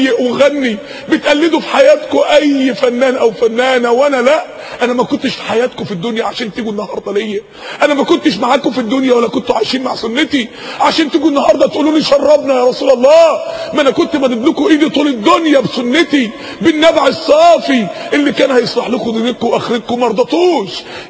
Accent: Mansoura, Dakahlia, Egypt; عندنا في المنصورة سينما من السينمات

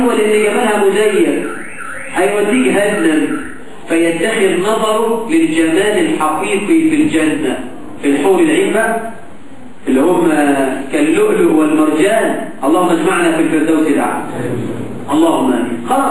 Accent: Egypt; إحنا عندنا في مصر

